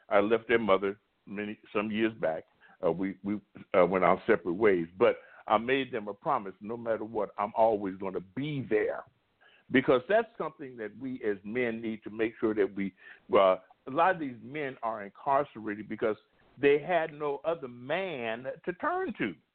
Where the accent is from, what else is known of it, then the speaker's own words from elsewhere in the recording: Compton, California, United States; I'm straight out of Compton, bro. Okay? I mean, I'm sorry that Compton, my hometown got ended up with a reputation like that. But I mean, elementary, junior high school, junior college, and senior college, which I didn't complete, all in Compton.